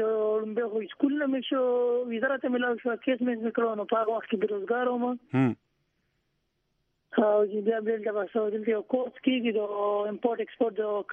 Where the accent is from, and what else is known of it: Swabi, Khyber Pakhtunkhwa, Pakistan; now in Germany